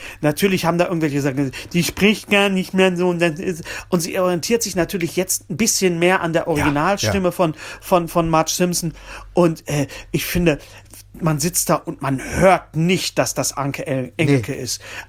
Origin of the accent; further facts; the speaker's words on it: North Rhine-Westphalia, Germany; Ich komme aus dem Ruhrgebiet